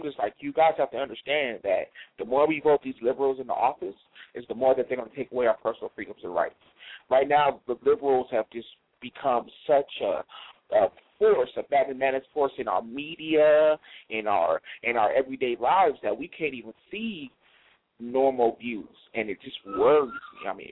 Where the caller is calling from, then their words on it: Clearfield, Utah, United States; I'm calling from Clearfield, Utah, currently right now.